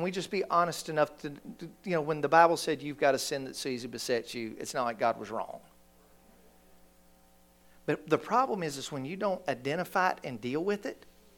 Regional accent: Bristol, Virginia, United States; So I'm from the Bristol, Virginia, Tennessee line, and I have a brother-in-law that's from here.

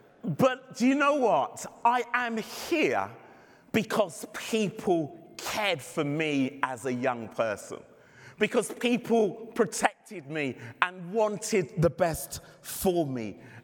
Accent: London, United Kingdom; And I grew up in the Pentecostal holiness tradition. But I also grew up in London, and now our district youth group was really strong, but the leaders were strict.

